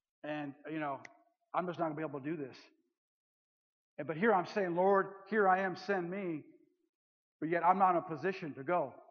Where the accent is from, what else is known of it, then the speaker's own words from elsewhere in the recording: Minnesota, United States; And so, you know, I'm from Minnesota.